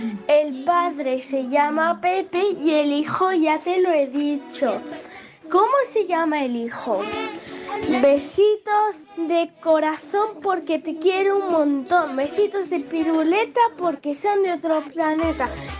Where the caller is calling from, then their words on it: Terrassa, Catalonia, Spain; de Terrassa. Hoy es jueves y tengo piscina.